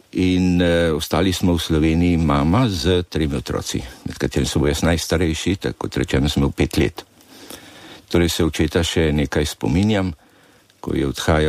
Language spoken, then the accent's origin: Slovenian; Ljubljana, Central Slovenia, Slovenia; born there; Rojen sem v Ljubljani, starša sta pa mama iz Kamnika, oče pa iz Cerkelj na Gorenjskem.